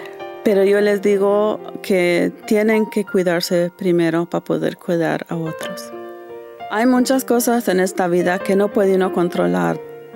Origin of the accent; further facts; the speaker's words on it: New Mexico, United States; Soy Latina de Nuevo México y muy orgullosa.